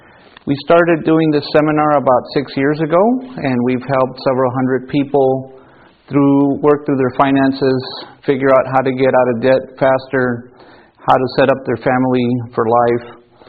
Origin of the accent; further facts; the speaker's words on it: El Paso, Texas, United States; I grew up in El Paso, Texas. That's where I was born. I went to school there.